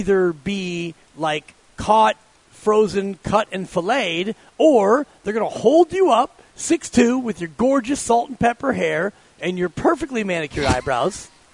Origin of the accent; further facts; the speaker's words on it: Fairfax, California, United States; I actually grew up on the Corte Madera Creek, where you could literally off my deck cast into the creek and fish